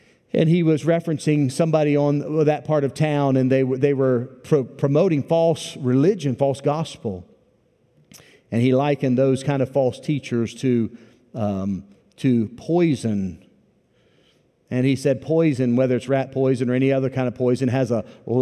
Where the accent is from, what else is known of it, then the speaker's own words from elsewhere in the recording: Wheeling, West Virginia, United States; born there; When I grew up, I was born rather in Wheeling, West Virginia, and up in that area, as down here as well.